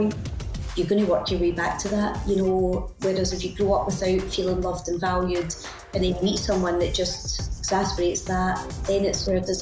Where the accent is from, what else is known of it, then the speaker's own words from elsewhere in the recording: Glasgow, Scotland, United Kingdom; I stayed in Glasgow. I grew up in Drumchapel, which is classed as one of the kind of really highly socially deprived areas. But, you know, I was there for 34 years